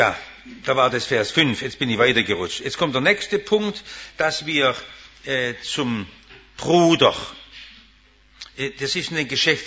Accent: Stuttgart, Baden-Württemberg, Germany; Ich bin ja im Stuttgarter Westen aufgewachsen

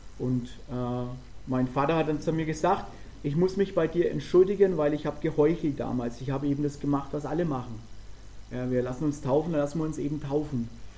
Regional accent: Bavaria, Germany; Wir kommen ursprünglich aus Nordostbayern. Ursprünglich, da sind wir beide zum Glauben gekommen. Ich war 24, meine Frau war 22 damals.

